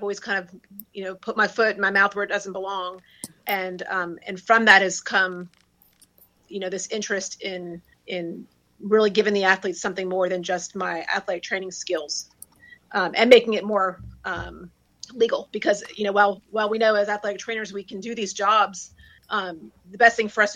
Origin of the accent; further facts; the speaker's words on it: Louisiana, United States; I'm from Louisiana. So we are 49 or 50 in every category pretty much.